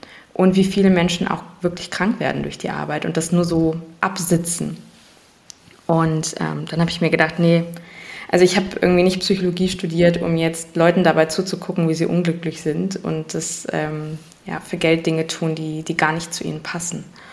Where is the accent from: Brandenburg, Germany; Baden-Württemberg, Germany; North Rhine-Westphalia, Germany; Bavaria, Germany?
North Rhine-Westphalia, Germany; Neuss; ich bin 30 Jahre, ich komme aus Neuss, das ist im Rheinland